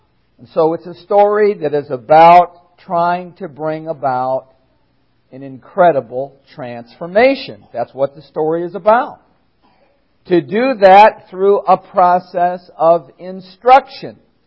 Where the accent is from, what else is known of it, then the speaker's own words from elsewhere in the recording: Minnesota, United States; You know, I'm from Minnesota. I grew up in the land of 10,000 lakes